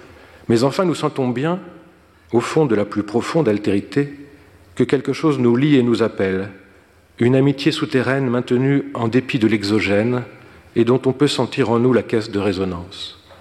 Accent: Brittany, France; born there; Par exemple, je suis né en Bretagne et je suis sensible aux univers de brume et de landes.

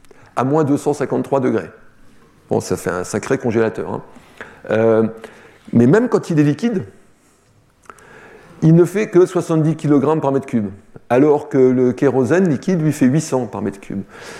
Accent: Toulouse, Occitanie, France; comme je suis toulousain, moi, évidemment, le pire, c'est l'avion.

